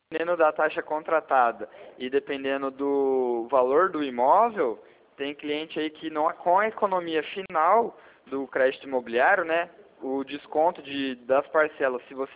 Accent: Arapongas, Paraná, Brazil; Eu sou da cidade de Arapongas, aqui do lado de Londrina.

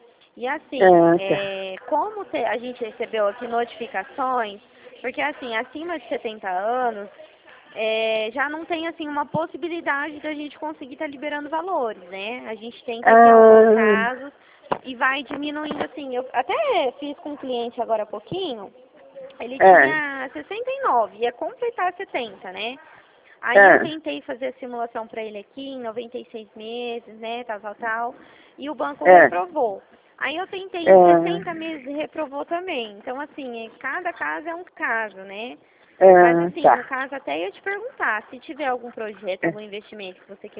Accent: Dracena, São Paulo, Brazil; Eu sou aqui de Dracena.

